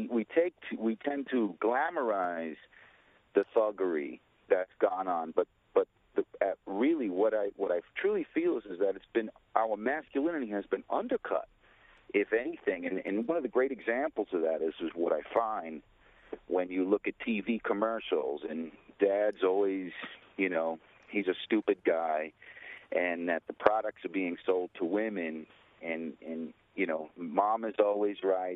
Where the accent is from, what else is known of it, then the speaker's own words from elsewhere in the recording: New York City, New York, United States; I actually grew up in Washington Heights. I'm a white guy. I grew up on 193 in St. Nick, and my mom taught at GW over there. And, you know, I grew up with predominantly Dominican kids. I'm 43 now.